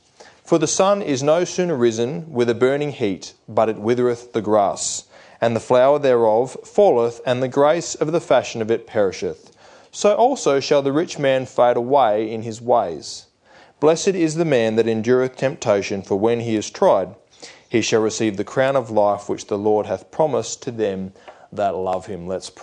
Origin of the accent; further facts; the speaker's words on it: Bathurst, New South Wales, Australia; And spent a lot of years growing up in Bathurst, a town with a lot of goods going for it.